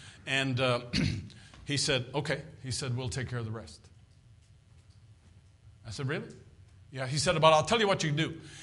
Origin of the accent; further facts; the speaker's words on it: Newfoundland and Labrador, Canada; I said, we're from Canada. Where in Canada? Newfoundland. Oh, whoa, really? I was the only one from Newfoundland.